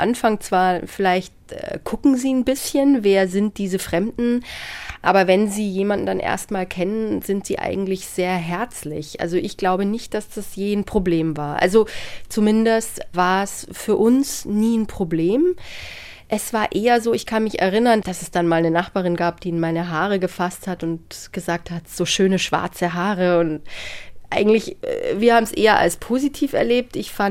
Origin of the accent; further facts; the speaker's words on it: Erding, Bavaria, Germany; also born or lived in Munich; ich bin zwar in München geboren, aber wir sind dann sehr schnell nach Erding gezogen.